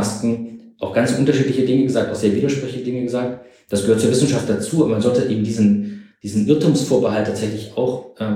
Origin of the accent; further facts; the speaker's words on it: East Germany, Germany; Ja, ich bin ja sogar noch in der DDR groß geworden. Also ich kenne auch diesen kommunistischen Staat.